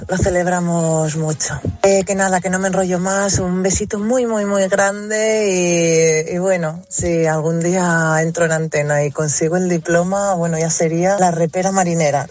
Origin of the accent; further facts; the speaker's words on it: Asturias, Spain; now in Madrid, Spain; me hace mucha ilusión porque soy asturiana y bueno, pues la tierra tira mucho y aquí en Madrid pues se pasa mal